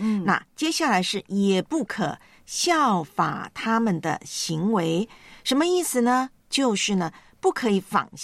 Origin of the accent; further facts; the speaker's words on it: Taiwan; 以前呢在我的老家台湾呢就发生了两单呢偶像的事情